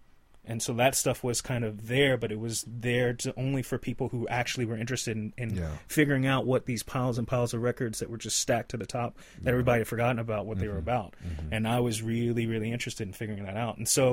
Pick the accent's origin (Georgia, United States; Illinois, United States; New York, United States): Georgia, United States; Atlanta; I mean, that was a way that I learned about music and all kind of varieties of music growing up in Atlanta